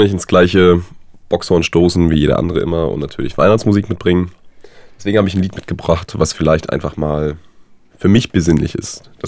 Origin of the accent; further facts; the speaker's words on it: Mecklenburg-Vorpommern, Germany; also born or lived in North Rhine-Westphalia; Ich komme meines Zeichens ursprünglich aus Mecklenburg-Vorpommern.